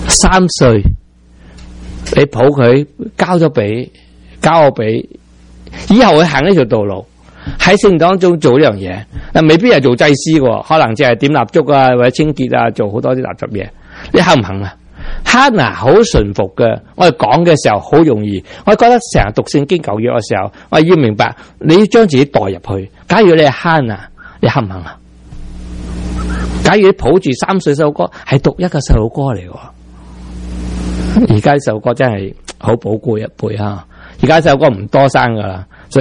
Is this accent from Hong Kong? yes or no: yes; Hong Kong; 但系我哋香港人，一个咩啊？叫两个苗，三个吃不消，四个断担跳，五个就呱呱叫。